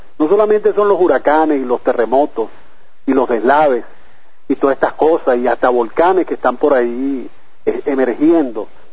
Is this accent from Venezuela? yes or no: yes; Venezuela; esa es la misión de vida de nosotros como venezolanos.